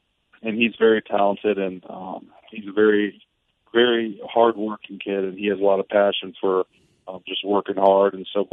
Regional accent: Midwest, United States; Even though I grew up in the Midwest and like I wasn't around it my whole life

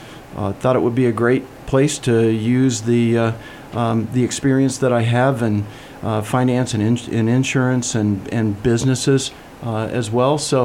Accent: Colorado Springs, Colorado, United States; I'm from Colorado Springs.

